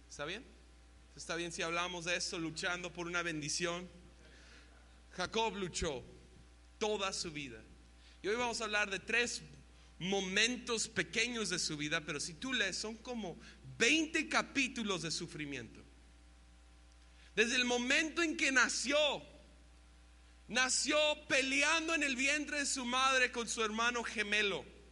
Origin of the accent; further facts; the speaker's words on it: Nayarit, Mexico; Tengo acento y no sé por qué. Pero sí soy mexicano. Y sí soy nayarita.